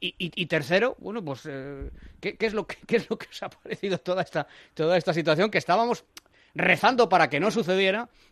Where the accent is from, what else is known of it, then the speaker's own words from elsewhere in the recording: Community of Madrid, Spain; yo soy madrileño y cuantos más equipos de Madrid en la primera división, mucho mejor, por supuesto.